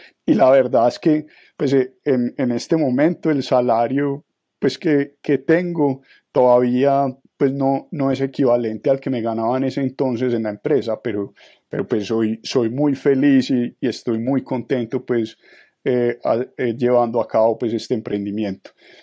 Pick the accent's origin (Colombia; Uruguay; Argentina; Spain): Colombia; Medellín, Antioquia; now in Bogotá, Colombia; También pues tuve que estar en la ciudad de Bogotá, yo soy de Medellín, tuve que emigrar a la ciudad de Bogotá porque allá quedaba la oficina principal.